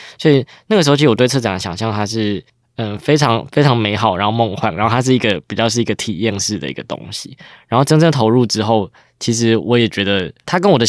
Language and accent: Chinese; Chiayi, Chiayi City, Taiwan; moved away as an adult; now in Taipei, Taiwan; 因为我自己就是嘉义人，然后因为去年台湾设计展其实在嘉义市，那我其实从小就是在嘉义市出生跟成长的，那一路到18岁就上大学的时候才来到台北。